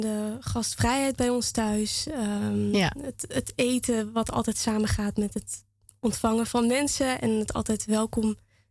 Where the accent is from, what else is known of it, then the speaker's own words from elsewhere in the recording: Beuningen, Gelderland, Netherlands; In Beuningen.